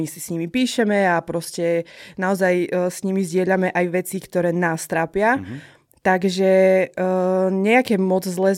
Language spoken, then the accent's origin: Slovak; eastern Slovakia, Slovakia; Znova poviem, že som teda z východu a u nás ja mám po 30-tke, nemám frajera, žijem sama